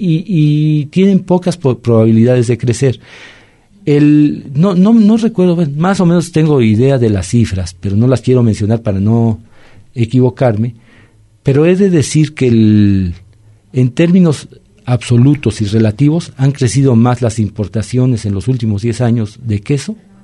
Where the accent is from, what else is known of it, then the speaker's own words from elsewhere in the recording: Mexico; como mexicanos tenemos muchas cosas por las cuales nos debemos de sentir orgullosos